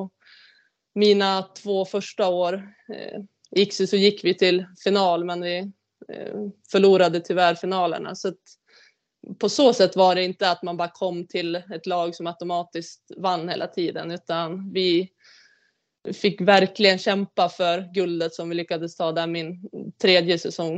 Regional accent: Sundsvall, Västernorrland County, Sweden; now in Umeå, Sweden; än vad jag hade chansen till hemma i Sundsvall

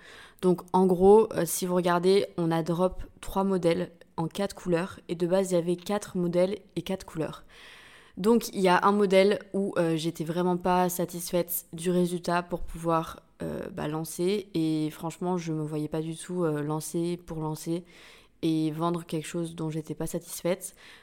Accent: St. Barthélemy; c'était l'heure d'aller à Saint-Barth. J'étais trop contente parce que vous savez que c'est de là d'où je viens. C'est là d'où je viens.

